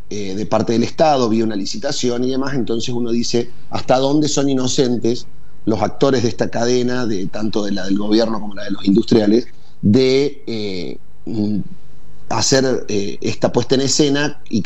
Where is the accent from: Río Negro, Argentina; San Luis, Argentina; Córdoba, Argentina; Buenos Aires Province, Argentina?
Córdoba, Argentina; a mí me causa indignación como cordobés